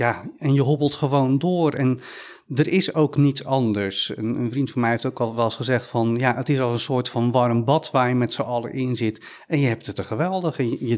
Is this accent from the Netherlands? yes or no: yes; Rotterdam, South Holland, Netherlands; Ja, ik ben in Rotterdam opgegroeid, inderdaad. Geboren tot mijn 21ste in Rotterdam gewoond.